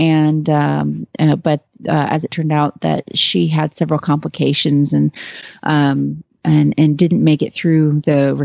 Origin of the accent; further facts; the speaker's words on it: Kemp, Texas, United States; from Kemp, Texas